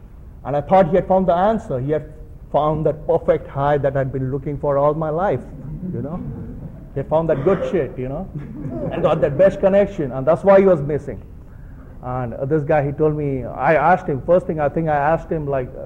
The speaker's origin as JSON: {"language": "English", "country": "India", "said": "I'm from India. I used in India for 12, 13, 14 years."}